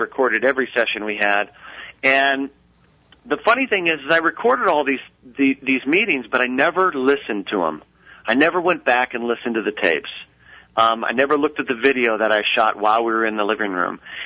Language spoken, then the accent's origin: English; Las Vegas, Nevada, United States; I'm from Las Vegas.